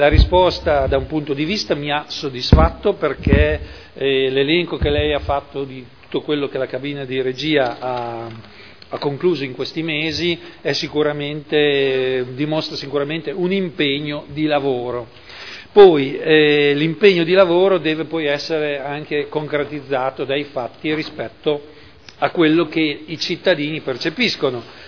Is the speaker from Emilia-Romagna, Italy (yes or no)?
yes; Modena, Emilia-Romagna, Italy; anch'io come modenese